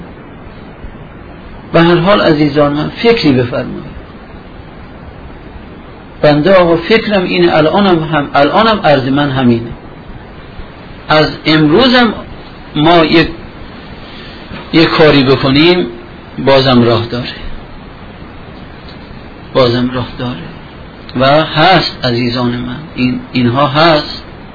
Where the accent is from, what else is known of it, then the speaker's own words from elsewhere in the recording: Amol, Mazandaran, Iran; من آمولی هستم، آمول مردم آمول